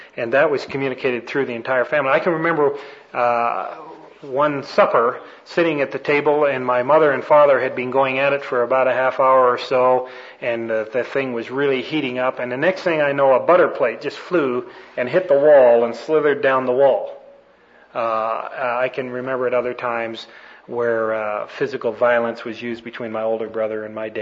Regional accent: Toronto, Ontario, Canada; I was born and raised in Canada, in the area of Toronto, Ontario, which is north of Buffalo, about 90 miles, or right across the lake from Cleveland.

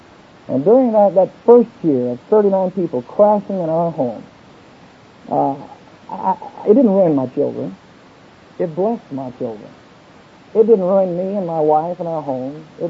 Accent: Oklahoma, United States; also born or lived in Texas; I grew up in the Bible Belt in Oklahoma and Texas

